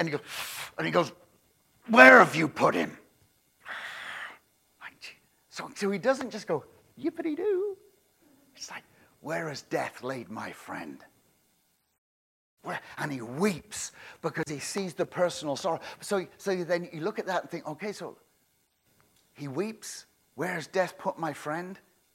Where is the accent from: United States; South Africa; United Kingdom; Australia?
United Kingdom; England; Yes, I'm English.